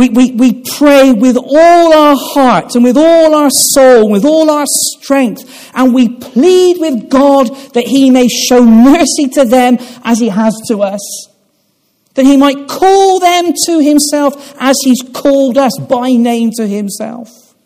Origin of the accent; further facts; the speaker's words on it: England, United Kingdom; now in Wales; When I came to Wales, they talked to me about the English disease. And as I'm English, I was quite concerned.